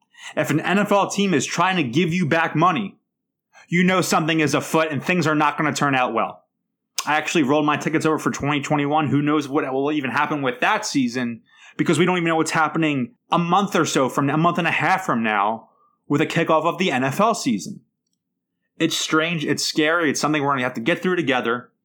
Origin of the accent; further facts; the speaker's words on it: Philadelphia, Pennsylvania, United States; I'm a guy from South Philadelphia.